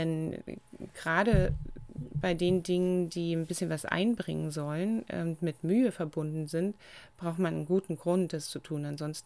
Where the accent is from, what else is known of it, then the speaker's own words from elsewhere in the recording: Brandenburg an der Havel, Brandenburg, Germany; Es gibt eine Serie von Skizzen aus meiner Heimatstadt Brandenburg zum Beispiel.